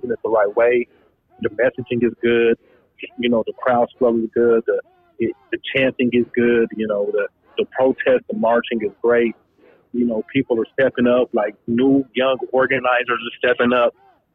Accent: Colorado, United States; I grew up in Park Hill. My grandmother used to own a restaurant called A&A Fish Market. It was on the corner of 28th and Fairfax, which was one of the hearts of the community, that block right there. So I grew up on 29th and Pontiac

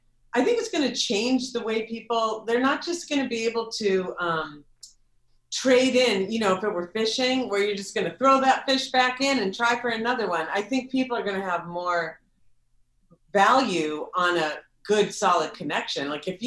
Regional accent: Minneapolis, Minnesota, United States; So, because I'm in Minneapolis, my hometown.

